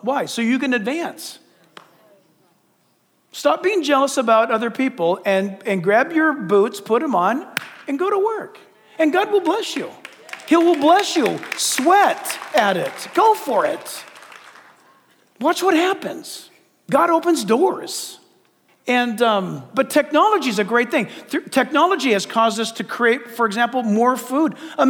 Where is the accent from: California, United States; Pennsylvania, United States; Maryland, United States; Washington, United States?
California, United States; listen, you guys, I was born and raised in California. I remember things called smog alerts.